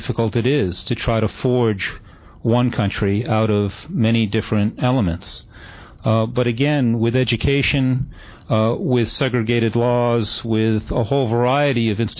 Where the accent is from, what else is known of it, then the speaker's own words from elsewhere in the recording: Boston, Massachusetts, United States; Now, I come from Boston, too.